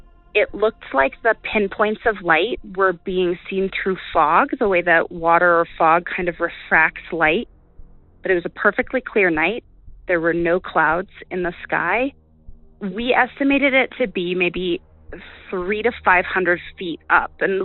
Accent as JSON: {"language": "English", "region": "Colorado", "country": "United States", "said": "I'm from Colorado, but I saw this May 2nd, 2024 in California."}